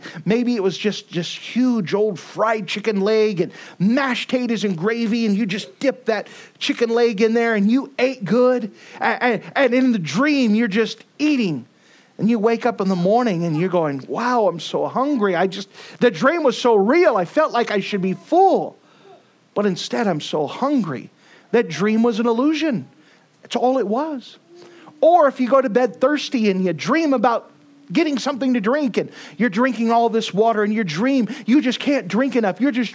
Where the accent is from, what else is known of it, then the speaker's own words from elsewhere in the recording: the South, United States; Can't you tell? I'm from the South.